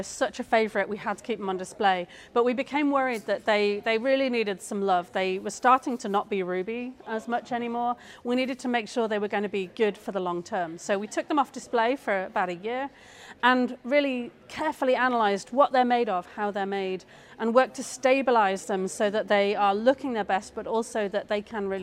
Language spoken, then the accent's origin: English; United Kingdom; I'm still learning baseball, to be honest, being a Brit.